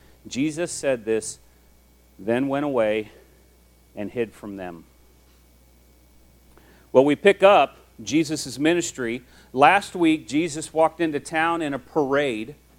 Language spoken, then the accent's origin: English; Quad Cities, Iowa, United States; I grew up in the Quad Cities in Iowa. There were four cities all smacked right dab together